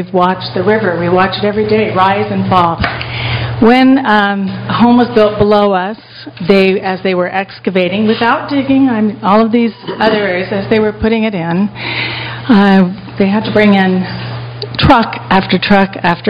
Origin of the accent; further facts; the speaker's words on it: Bellevue, Washington, United States; I grew up in Bellevue. I understand how we're always doing this paradoxical balance